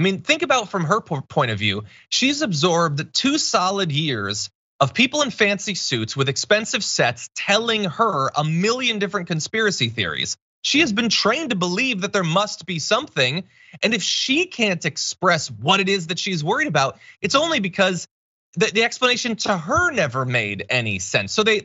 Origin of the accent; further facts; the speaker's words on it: Connecticut, United States; now in Los Angeles, United States; I find it to be kind of unbearably cold in LA. I grew up in Connecticut, and I have been made so weak, David, by West Coast weather.